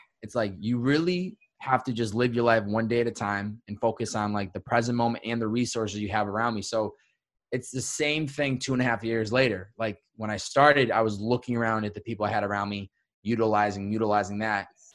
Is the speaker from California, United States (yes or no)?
no; Chicopee, Massachusetts, United States; I'm originally from Chicopee, Massachusetts. It's Western Mass. It's the Western part of the state. It's about an hour and a half west of Boston.